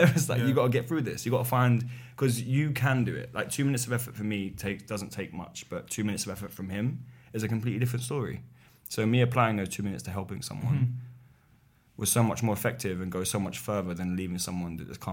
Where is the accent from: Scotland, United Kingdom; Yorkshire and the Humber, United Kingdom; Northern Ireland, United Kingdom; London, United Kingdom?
London, United Kingdom; Poplar; Poplar, East London.